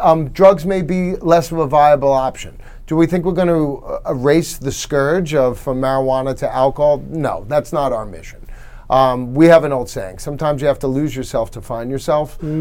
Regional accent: Bellmore, New York, United States; I'm a proud Islander. I'm raised here. I live here. I was raised in Belmore, live in Northport, you know. So I'm an Islander through and through.

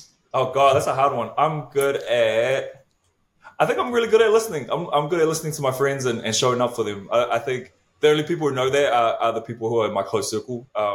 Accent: New Zealand; I come from Aotearoa, New Zealand. And so I've grown up in predominantly Pacifica spaces my whole life, right?

